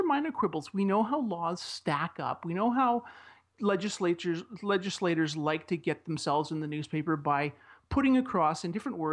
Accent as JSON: {"language": "English", "country": "Spain", "second_language": "English", "said": "We are from Spain. We say terroristic."}